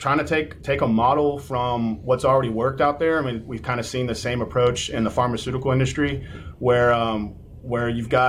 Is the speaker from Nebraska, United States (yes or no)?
no; Oklahoma, United States; Yeah, so I'm from originally from Oklahoma. I've kind of made my way around the country